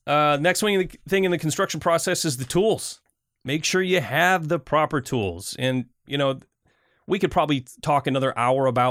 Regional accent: Michigan, United States; now in Portland, United States; I grew up in Michigan, and we would have to put our fence posts and deck posts 4 feet down.

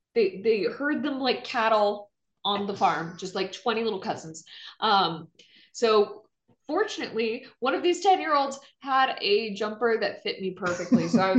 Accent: Indiana, United States; I'm from Indiana originally. So I'm like, I'm all prepared.

